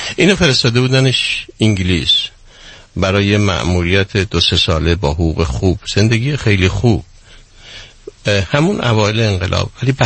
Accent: Tehran, Tehran Province, Iran; من در چیز در کوچه دردار خیابون ری متولد شدم. بعد خیلی که تحرک طبقاتی پیدا کردم رفتم پشت رسومات، یعنی خیابون ایران مهر بین میدون شهناز و میدون جاله، و بعدش که باز تحرک طبقاتی پیدا کردم رفتم به تهران نو

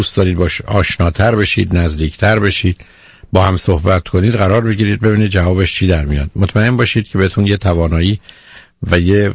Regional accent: Iran; بسیاری از ما که در ایران بزرگ شدیم

